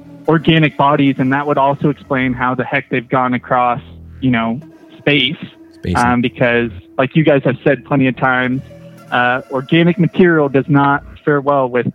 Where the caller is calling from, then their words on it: Fortuna, California, United States; I'm calling from Northern California, Fortuna, land of the El Nasties.